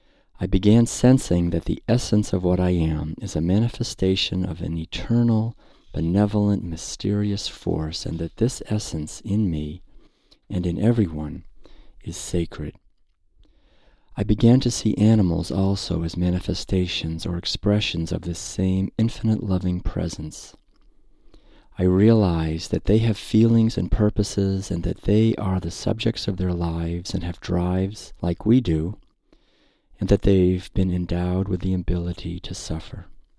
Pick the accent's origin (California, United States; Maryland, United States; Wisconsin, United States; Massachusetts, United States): Massachusetts, United States; Concord; I was born and raised in New England, Concord, Massachusetts, and was taught to eat like everyone else.